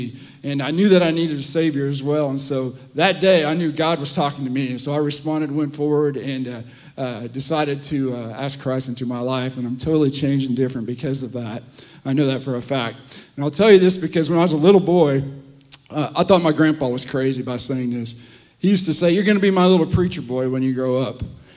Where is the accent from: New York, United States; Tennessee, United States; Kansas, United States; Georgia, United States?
Kansas, United States; I grew up in Southwest Kansas on a farm, and the closest town where I went to school at was 16 miles away.